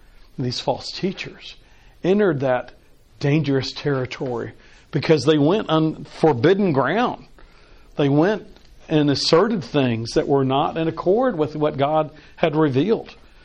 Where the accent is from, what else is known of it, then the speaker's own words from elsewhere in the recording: Texas, United States; Now, I grew up in Texas. In Texas, there are fences.